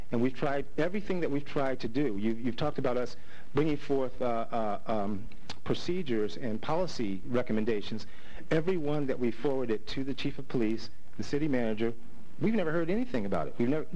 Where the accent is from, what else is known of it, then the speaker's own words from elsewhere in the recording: Philadelphia, Pennsylvania, United States; He grew up in South Central Los Angeles. I grew up in North Philly. So as I said, we know what police abuse is about.